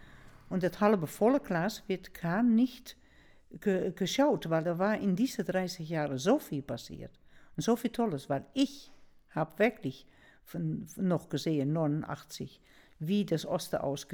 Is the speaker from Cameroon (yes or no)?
no; Netherlands; da war ich so entsetzt als Niederländerin